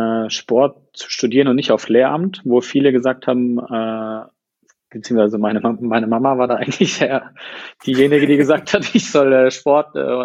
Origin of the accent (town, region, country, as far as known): Heidelberg, Baden-Württemberg, Germany